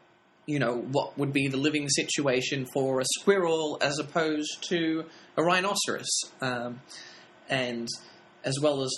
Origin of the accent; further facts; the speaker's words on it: Sydney, New South Wales, Australia; now in Los Angeles, United States; Growing up in Sydney, now living in Los Angeles, not really prepared for that.